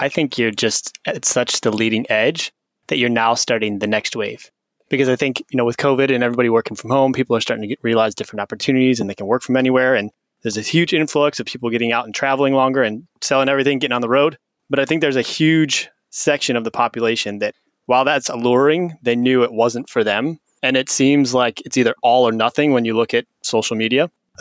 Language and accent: English; Midwest, United States; moved away as an adult; So I grew up in the Midwest and had fond memories of sitting on the porch or watching thunderstorms out the window.